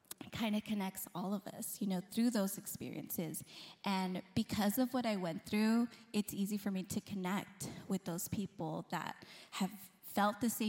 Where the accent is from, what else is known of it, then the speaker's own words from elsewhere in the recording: Los Angeles, California, United States; And growing up in LA and then moving to the Inland Empire, we like have the best of it all.